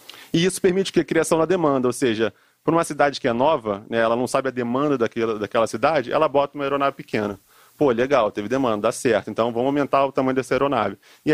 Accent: Rio de Janeiro, Brazil; Tipo assim, eu sou do Rio, né?

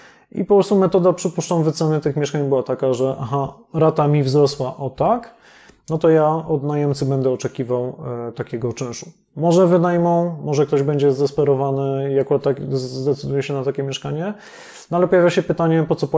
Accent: Katowice, Silesian Voivodeship, Poland; now in Tricity, Poland; sam pochodzę z Katowic, teraz przeniosłem się do Trójmiasta.

